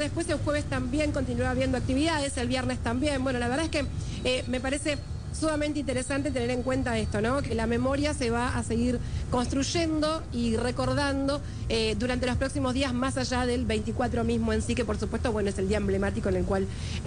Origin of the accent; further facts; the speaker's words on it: Berisso, Buenos Aires Province, Argentina; cerquita de la ciudad de Berisso, en Avenida Montevideo y 11, de donde soy yo.